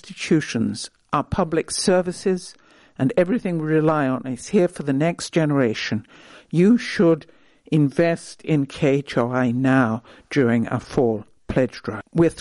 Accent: United Kingdom; Now, again, as I say, I was brought up in Britain.

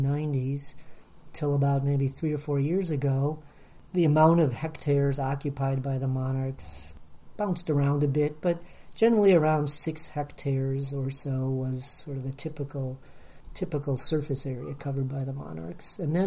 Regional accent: Madison, Wisconsin, United States; also born or lived in Milwaukee; Well, I grew up in Wisconsin, in Madison, Milwaukee, and after my undergraduate at University of Wisconsin, I came out to Iowa State for my graduate work

